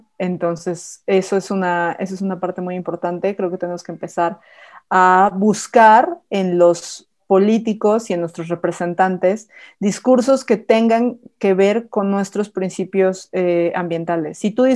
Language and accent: Spanish; Mexico City, Mexico; also born or lived in Tuxtla Gutiérrez / Cancún; yo nací en la Ciudad de México, crecí aquí, aunque mi papá es arquitecto, entonces nos tuvimos que mudar a varias ciudades para seguirlo, ¿no? O sea, porque tenía obras en otros lugares, entonces yo viví en Tuxtla Gutiérrez, Chiapas